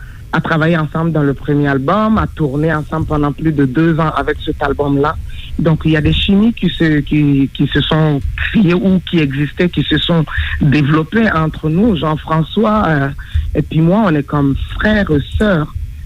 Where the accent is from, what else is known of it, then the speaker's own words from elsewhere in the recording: Mali; Moi, je suis originaire du Mali. Je suis griot aussi de père et de mère.